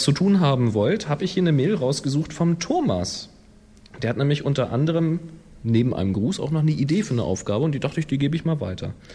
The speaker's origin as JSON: {"language": "German", "town": "Velbert", "region": "North Rhine-Westphalia", "country": "Germany", "tie": "born or raised there", "said": "in meiner Heimatstadt Velbert im schönen Bergischen Land."}